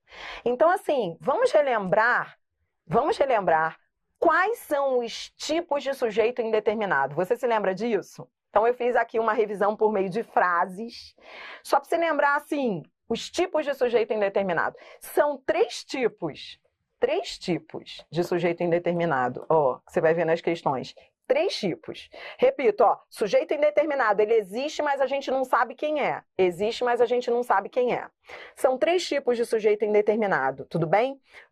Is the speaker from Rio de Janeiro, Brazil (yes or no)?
yes; Rio de Janeiro, Brazil; Eu que sou carioca, eu falo pis.